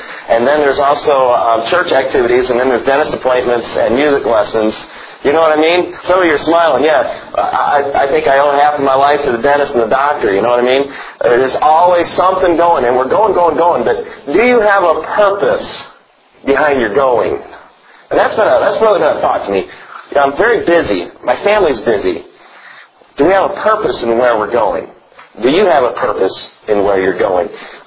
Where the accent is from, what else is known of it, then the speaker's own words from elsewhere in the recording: Illinois, United States; now in Greenville, United States; Now, I'm from Illinois. You know how they make Illinois roads? Everything's north and south.